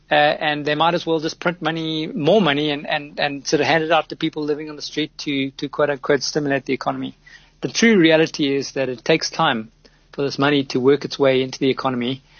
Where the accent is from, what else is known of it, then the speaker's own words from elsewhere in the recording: South Africa; born there; No, I was born in South Africa.